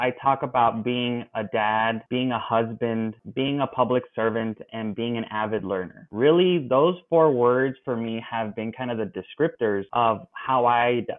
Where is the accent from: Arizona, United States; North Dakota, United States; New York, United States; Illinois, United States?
Arizona, United States; Nogales; also born or lived in Tucson; I was born in Tucson, but I only spent the few days in the hospital there. And I grew up on the border in Nogales, basically until I went off to college.